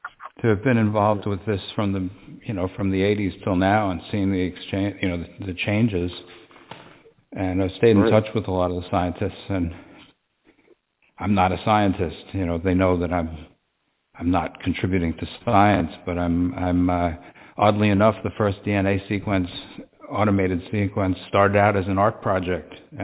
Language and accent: English; New York, United States; also born or lived in Germany; And at the time, I was coming over from Germany back to my native New York, and I was interested in a kind of America project.